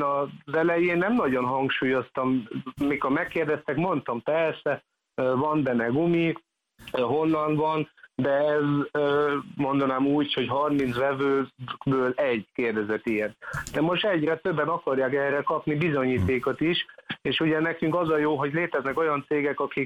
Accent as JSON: {"language": "Hungarian", "country": "Germany", "tie": "born or raised there", "said": "segít az is, hogy Németországban nőttem fel"}